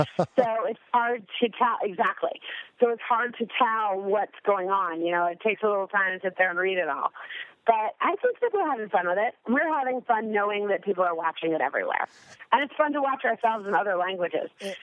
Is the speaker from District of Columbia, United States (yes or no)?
yes; Washington, District of Columbia, United States; now in Puerto Rico; I'm located 7 miles off the coast of Puerto Rico. I'm not in New York. I'm not in my hometown of Washington, D.C.